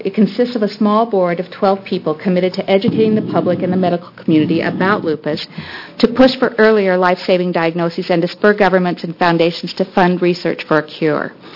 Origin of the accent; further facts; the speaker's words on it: Portland, Oregon, United States; I'm from Portland, Oregon.